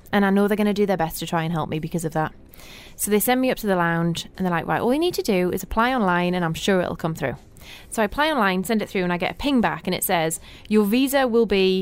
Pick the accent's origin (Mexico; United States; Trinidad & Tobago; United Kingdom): United Kingdom; I'm like, no, I don't think you understand. I'm white and I'm British.